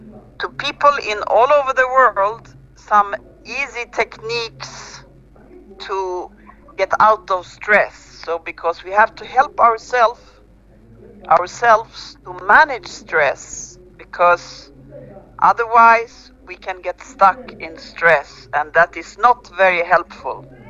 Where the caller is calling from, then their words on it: Sweden; English is a second language; I am calling from Sweden in Europe.